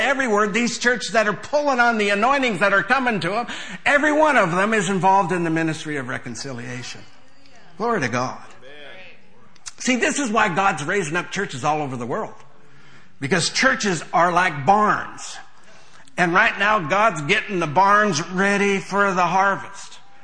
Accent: Montana, United States; I grew up on a farm in my home state of Montana

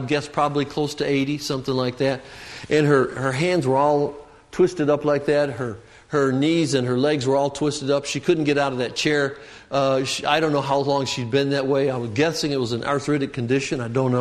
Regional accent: Michigan, United States; I grew up in Michigan, so I'd say like trying to walk in snow.

